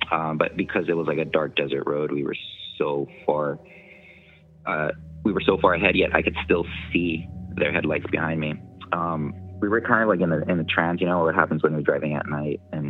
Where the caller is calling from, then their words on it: California, United States; Hey, I'm calling from SoCal.